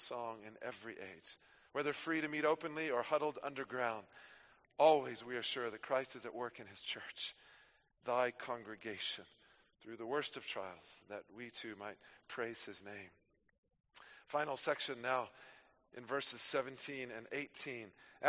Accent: United States; We grew up with it in the States during Thanksgiving.

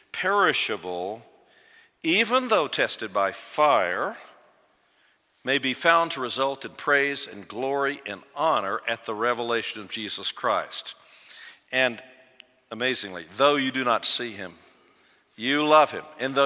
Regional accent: Arkansas, United States; I'm originally from Arkansas in the United States, so we talk back and forth with each other, okay?

